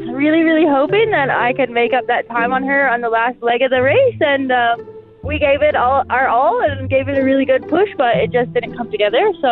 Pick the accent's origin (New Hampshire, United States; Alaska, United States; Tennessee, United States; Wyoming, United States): Wyoming, United States; I'm from Bonneret, Wyoming.